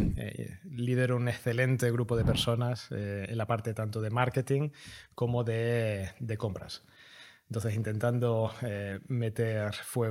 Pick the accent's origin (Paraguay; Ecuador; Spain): Spain; Extremadura; soy extremeño. Al final me cruzo el país. No, estaba viviendo fuera. Viví muchos años fuera de España